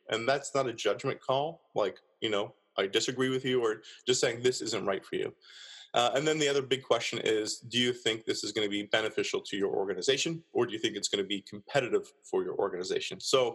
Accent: Canada; Yeah, so you'll hear some outs and abouts. Yeah. My accent at this point, because I've been bumped around a bit, is a little bit muddied, and I'm a bit of a mutt when it comes to my accent

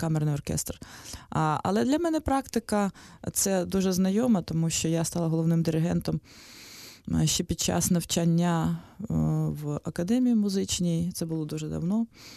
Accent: Kyiv, Ukraine; я киянка, у третьому поколінні киянка, і це моє місто, тут народилися мої батьки, діди, баби, і це просто таке рідне для мене середовище. Мені дуже приємно, що я повернулась сюди

